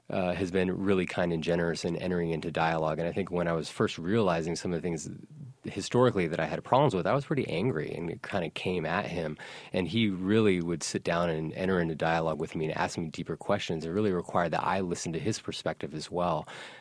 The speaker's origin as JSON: {"language": "English", "region": "Virginia", "country": "United States", "tie": "born there", "said": "And I spent the first 5 years of my life here in the United States. I was born in Virginia."}